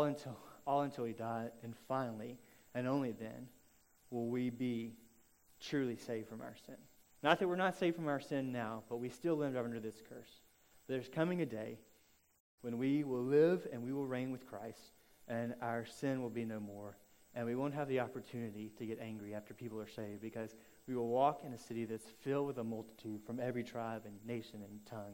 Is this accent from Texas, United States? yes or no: no; Birmingham, Alabama, United States; I grew up in Birmingham, Alabama.